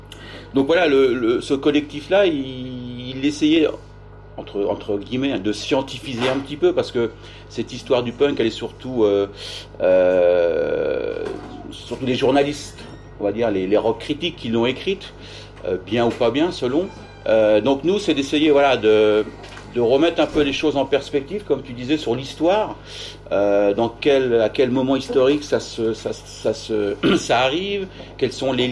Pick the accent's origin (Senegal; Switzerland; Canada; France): France; Normandy; Je suis surtout l'exovien, donc je suis normand.